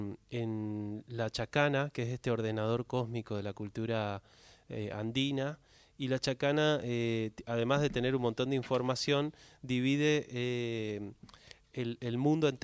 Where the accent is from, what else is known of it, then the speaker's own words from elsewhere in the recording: Resistencia, Chaco, Argentina; moved away as an adult; Yo nací en Resistencia, Chaco. Me crié ahí, estuve hasta los 18 años en Resistencia. Tengo toda mi familia allá.